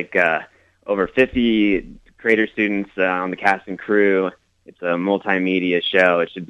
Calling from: California, United States; I'm another caller from California

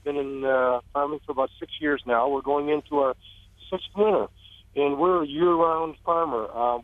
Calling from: Rochester, New York, United States; Well, I'm actually calling from the Rochester Public Market right now, where we just wrapped up our morning sale on Thursday mornings.

